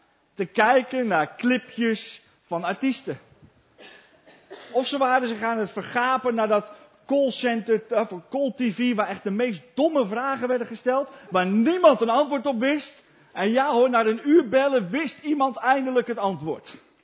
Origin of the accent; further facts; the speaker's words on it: Almelo, Overijssel, Netherlands; Ik kom dus uit Friesland. Ik ben geboren hier in de buurt, Zwifterband, opgegroeid in Almelo.